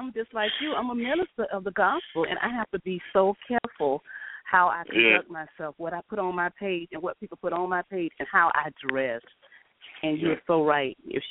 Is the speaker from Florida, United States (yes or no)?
yes; Land O'Lakes, Florida, United States; I'm from Florida, Land O'Lakes area, outside Tampa.